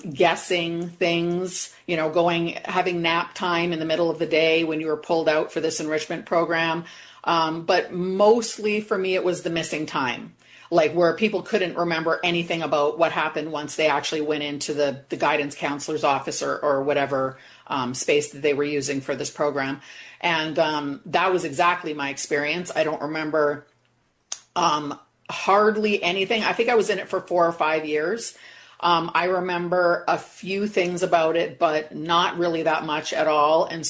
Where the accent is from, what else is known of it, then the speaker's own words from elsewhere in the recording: Canada; I'm from Canada. We didn't call it that.